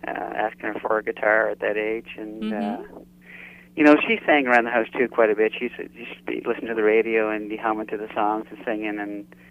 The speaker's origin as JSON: {"language": "English", "town": "Antigonish", "region": "Nova Scotia", "country": "Canada", "tie": "born or raised there", "said": "I'm from Antigonish. Antigonish, Nova Scotia."}